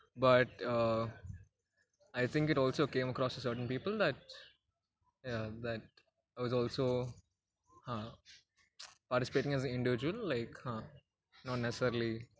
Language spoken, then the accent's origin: English; Karnataka, India; English is a second language; I'm from Karnataka. Although, by family from Kerala, but I've stayed in Karnataka all my life.